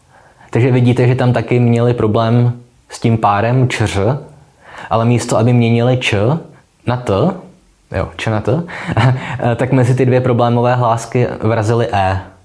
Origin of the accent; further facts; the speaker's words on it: Litomyšl, Pardubice Region, Czechia; Ale to je proto, že jsem vyrůstal v Litomyšli, kde se tohle hodně říká.